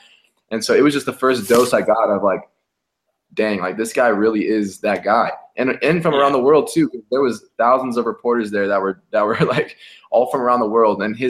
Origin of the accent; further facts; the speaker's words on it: West Coast, United States; I'm from the West Coast, but I've never been a Kobe guy.